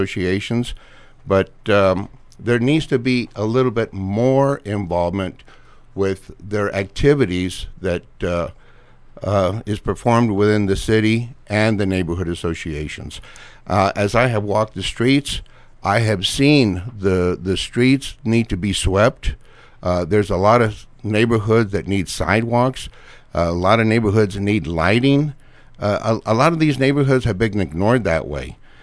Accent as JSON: {"language": "English", "town": "Tucson", "region": "Arizona", "country": "United States", "tie": "born or raised there", "said": "I was born and raised here in Tucson."}